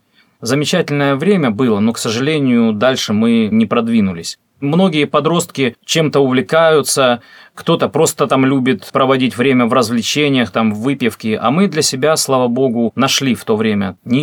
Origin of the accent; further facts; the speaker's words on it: Trudove, Crimea, Ukraine; Родился я в Симферопольском районе. Есть у нас такое село, называется оно Трудовое. Вот там я провел все свое пацанское детство.